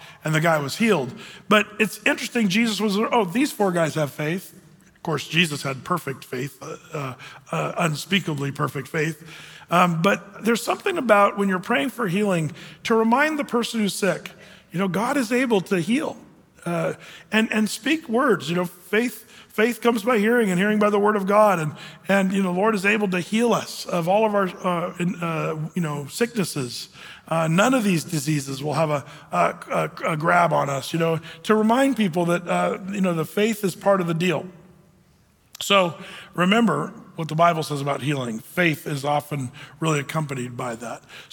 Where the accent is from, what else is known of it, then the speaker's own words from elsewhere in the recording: California, United States; born there; I tried to tell a person from Tana once that I was born in California and it's not heaven.